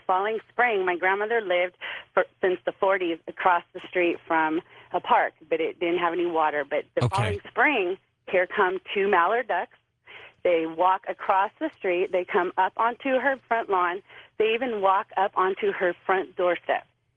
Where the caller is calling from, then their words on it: California, United States; I'm calling from the Bay Area.